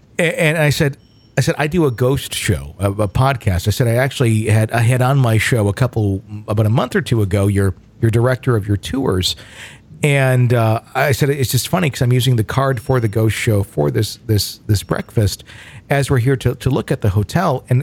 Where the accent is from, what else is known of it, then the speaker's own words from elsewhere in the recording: Sweden; I'm from Sweden.